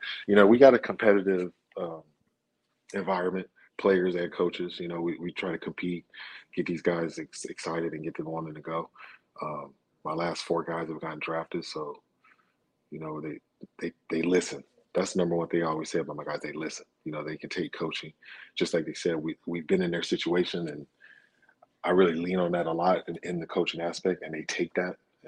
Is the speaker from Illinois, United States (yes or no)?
no; Charlotte, North Carolina, United States; born there; I was born in Charlotte. Both my parents went to high school out there.